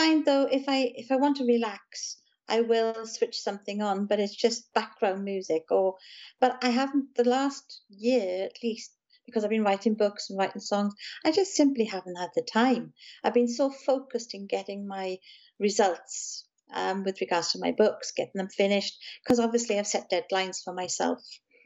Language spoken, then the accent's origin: English; Wales, United Kingdom; accent: South Welsh; now in Somerset, United Kingdom; My accent is from South Wales. So if you know … I'm sure many people do around the world, I come from not far where … came from. Now I'm living in Somerset